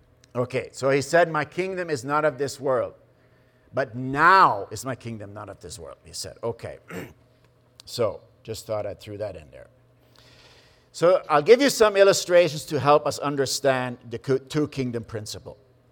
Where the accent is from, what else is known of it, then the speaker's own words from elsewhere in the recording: Canada; now in Finland; I'm not a Finn. I'm a Canadian. I don't vote in their elections.